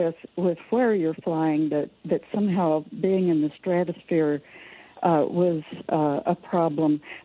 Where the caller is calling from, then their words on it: Vancouver, Washington, United States; I am from Vancouver, Washington.